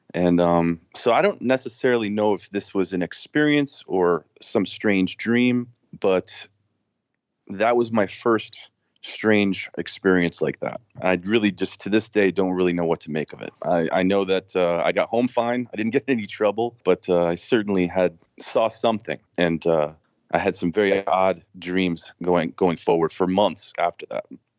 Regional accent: Connecticut, United States; I'm living in North Georgia now, and I grew up in Connecticut, northern New Haven County area.

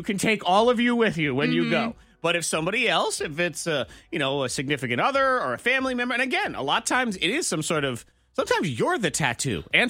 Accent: Cleveland, Ohio, United States; Cleveland. I'm from Cleveland.

